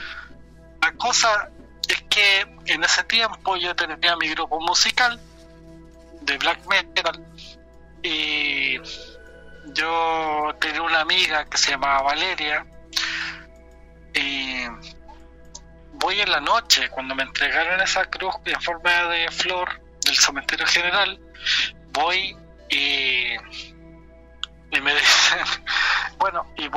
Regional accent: Chile; soy de Chile.

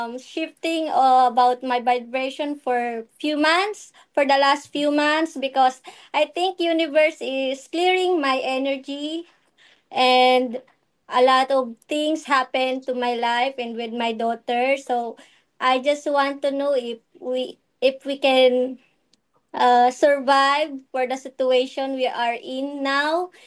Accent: Philippines; English is a second language; now in Japan; I am living here in apartment, so cat is not allowed. I came from Philippines, but I live here in Japan.

